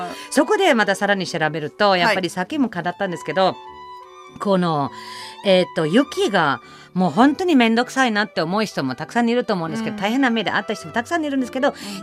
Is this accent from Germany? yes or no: yes; Germany; Japanese is a second language; now in Japan; 私まあドイツ生まれ育ちなんですけど、